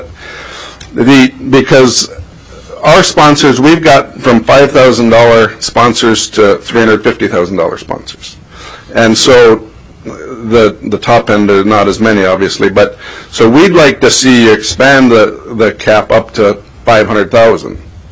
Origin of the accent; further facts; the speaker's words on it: Kotzebue, Alaska, United States; and I'm from Kotzebue with the Kobuk 440 and Arctic Circle Championships